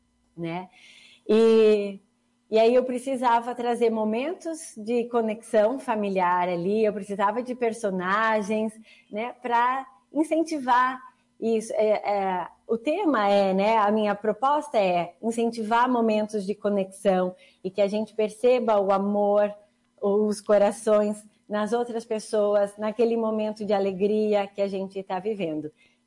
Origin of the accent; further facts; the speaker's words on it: Passo Fundo, Rio Grande do Sul, Brazil; Então, sim, sou de Passo Fundo e sou lagoense também